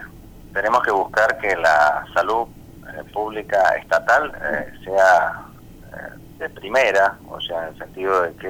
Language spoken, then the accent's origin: Spanish; Tupungato, Mendoza, Argentina; Yo soy oriundo de Tupungato, estuve 20 años en ese hospital